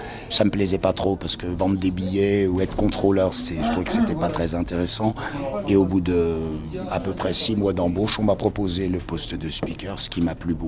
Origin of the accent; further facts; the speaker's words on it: Bourgogne-Franche-Comté, France; Je suis originaire du Jura.